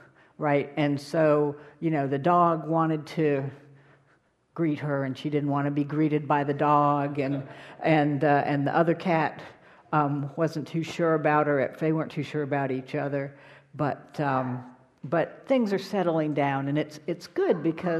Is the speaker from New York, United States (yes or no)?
no; Rancho Palos Verdes, California, United States; So in where I grew up in Rancho Palos Verdes, there's this chapel. And the chapel is on this bluff that overlooks the Pacific Ocean.